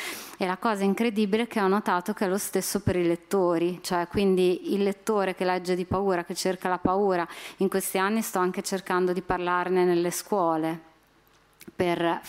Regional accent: Emilia-Romagna, Italy; il mio paesino è in questo triangolo delle Bermuda fra Camposanto, Mortizuolo e Fossa

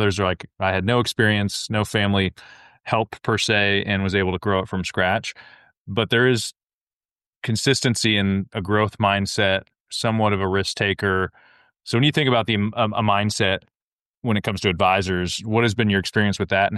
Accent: Eugene, Oregon, United States; So I grew up outside of Eugene, and I went to school outside of Portland in the Willamette Valley.

